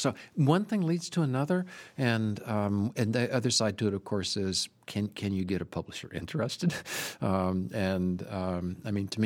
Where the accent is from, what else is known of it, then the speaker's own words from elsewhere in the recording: California, United States; I grew up in Southern California.